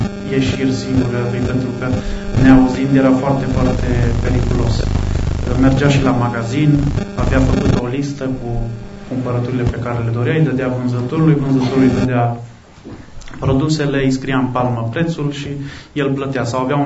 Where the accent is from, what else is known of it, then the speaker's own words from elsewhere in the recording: Sibiu, Sibiu County, Romania; now in Cluj-Napoca, Romania; Eu sunt din Sibiu deloc și mai sunt anumite colțuri prin Clujul ăsta pe care nu le cunosc